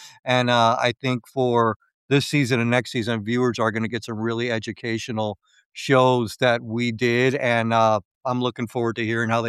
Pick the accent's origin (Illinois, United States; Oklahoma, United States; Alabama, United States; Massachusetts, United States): Illinois, United States; Chicago; now in Heyworth, United States; So I'm in Illinois. Okay. Yep. So I was born and raised in Chicago. I survived that. And I moved to the middle of the state in a little tiny town called Hayworth. That's where I live now.